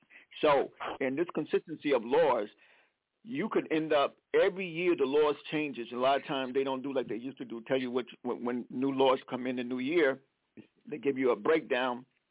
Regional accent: South Carolina, United States; now in Connecticut, United States; I'm from South Carolina, but I live in Connecticut.

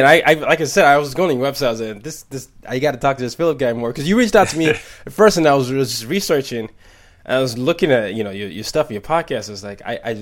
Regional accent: Nigeria; I grew up in 5 countries, you know, I'm from Nigeria

